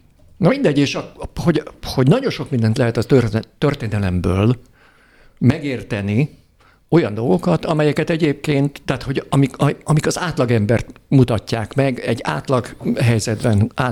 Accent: Csorna, Győr-Moson-Sopron, Hungary; born there; ugye Csornán születtem.

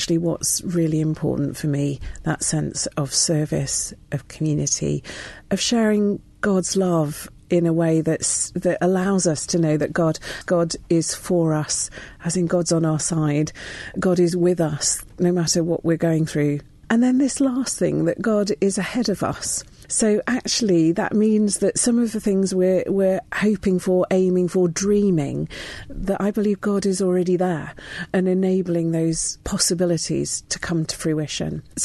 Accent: East Midlands, United Kingdom; now in London, United Kingdom; My family come from Malaysia originally, but I grew up in Lincolnshire, which is where my father's family are from. And for the last 30 or so years, I've lived in London.

